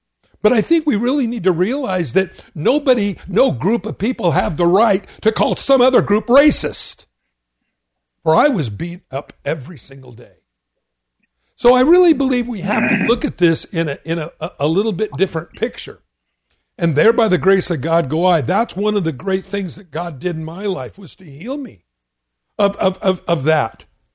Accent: California, United States; Just to let you all know, I grew up in Southern California.

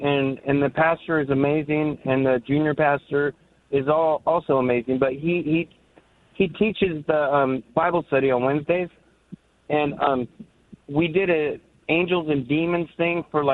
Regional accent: California, United States; and I'm from Orange County. I live in Texas

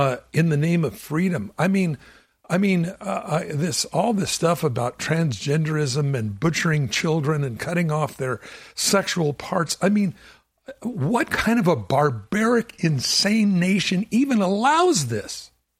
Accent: Los Angeles, California, United States; And I'm from Los Angeles. I grew up in L.A. County.

